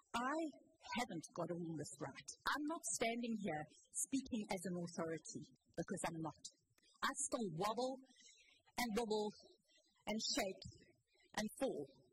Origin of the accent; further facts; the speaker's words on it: South Africa; moved away as an adult; now in Cranbrook, Canada; from South Africa 21 years ago with my husband, Rod, and our three children, Kerry, Callum, and Laura. We came directly from South Africa, more than halfway around the world, to little old Cranbrook.